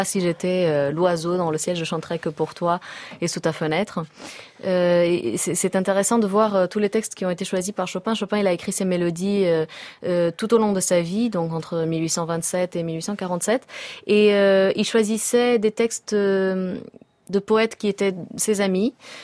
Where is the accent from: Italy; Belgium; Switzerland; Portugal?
Portugal; French is a second language; Je suis portugaise, donc je parle portugais, français, italien.